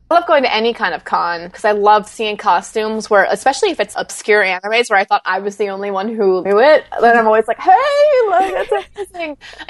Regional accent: East Coast, United States; also born or lived in California; I grew up on the East Coast, and then I spent about 6 years in California, and I liked California, but I think I'm an East Coast girl at heart.

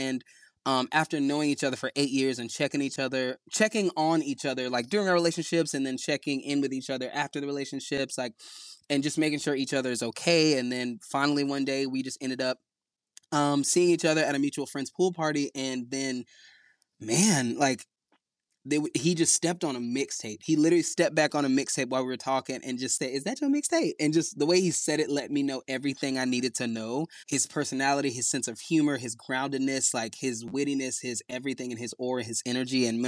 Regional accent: the South, United States; we're both from the South

